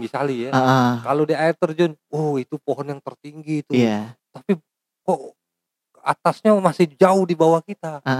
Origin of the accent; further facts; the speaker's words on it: Lahat, South Sumatra, Indonesia; born there; air terjun di daerah Sukajadi itu, tempat saya lahir tuh, di Lahat.